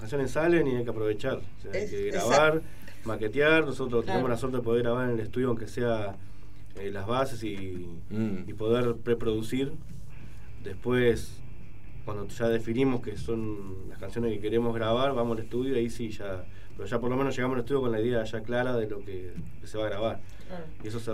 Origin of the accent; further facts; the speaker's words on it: General Rodríguez, Buenos Aires Province, Argentina; also born or lived in Moreno; yo, por ejemplo, que nací en Moreno, pero mi crianza fue de todo en Rodríguez. Yo tengo 40 años acá en Rodríguez.